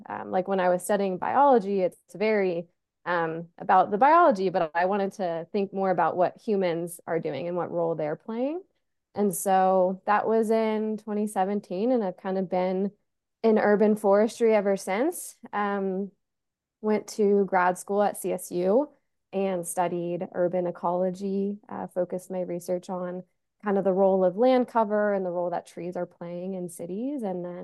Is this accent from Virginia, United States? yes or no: yes; Virginia, United States; I'm originally from Virginia. A lot of forests out there. I grew up with a forest in my backyard. Always loved trees. went to school in Virginia for undergrad